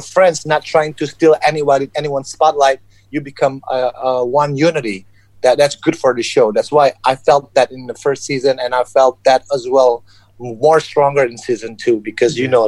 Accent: Indonesia; English is a second language; But I'm Chinese descent, born and raised in Indonesia.

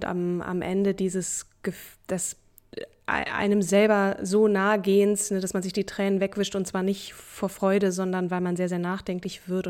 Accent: Hamburg, Germany; also born or lived in Berlin; Ich habe noch ein bisschen Abschiedsschmerz in den Knochen auch von Berlin, die Stadt, in der ich so lange gelebt habe. Und jetzt dann Hamburg, meine alte Heimat, in der ich sehr lange auch nicht war oder gewohnt habe, zumindest mit Sack und Pack.

